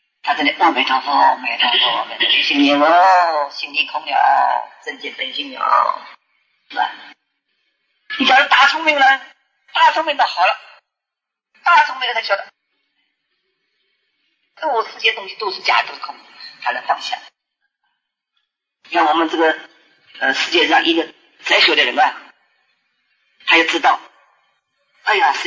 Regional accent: Shanghai, China; 我们上海人说

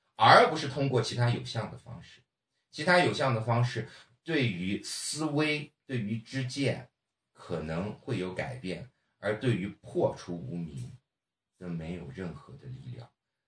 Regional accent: Yunnan, China; 就好像我们云南人说吃了菌子就看见小人啊

